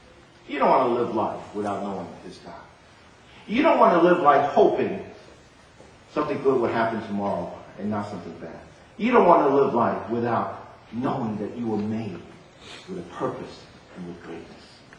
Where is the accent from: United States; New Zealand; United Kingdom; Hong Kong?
Hong Kong; born there; You know, Hong Kong, we didn't have a birth certificate at all. They said I was born on October 31st, 1957.